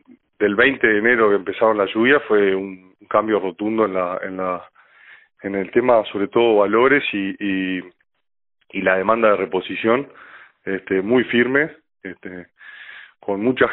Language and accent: Spanish; Paysandú, Uruguay; now in Montevideo, Uruguay; yo soy oriundo de Paysandú, pero estamos instalados en Montevideo